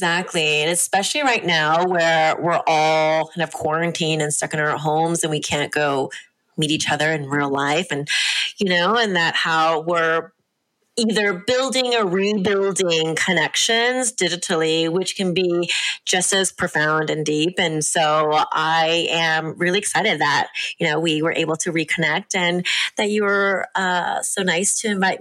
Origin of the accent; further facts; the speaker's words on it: Los Angeles, California, United States; moved away as an adult; also born or lived in Boston / New York City; Yeah, so I am actually an Angelina. So I did grow up in California, but I haven't lived in California for, geez, like 20 years because I moved to Boston for grad school and then to New York City from Boston